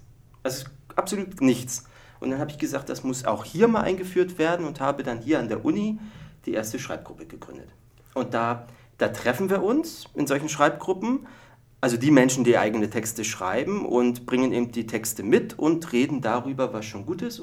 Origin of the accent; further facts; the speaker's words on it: Neubrandenburg, Mecklenburg-Vorpommern, Germany; Mecklenburg-Vorpommern hatte ziemlich viele davon. Also mein Heimatort, der nicht allzu groß war, der hatte sogar eine, Neubrandenburg.